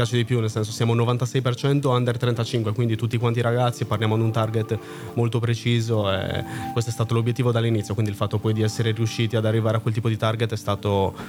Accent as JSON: {"language": "Italian", "town": "Cagliari", "region": "Sardinia", "country": "Italy", "said": "sicuramente il mio accento l'avrà spoilerato venendo da Cagliari"}